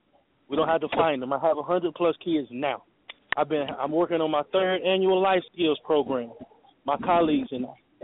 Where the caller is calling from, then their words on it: Gastonia, North Carolina, United States; I'm coming from Gastonia, Dallas, North Carolina.